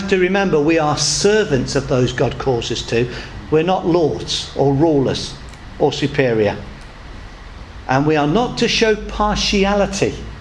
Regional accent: United Kingdom; The fact that I'm British, no, it doesn't at all.

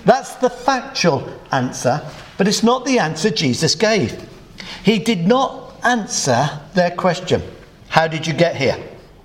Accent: England, United Kingdom; Now, I'm from the Midlands. I grew up on a council estate. I'm one of nine children in a three-bedroomed house.

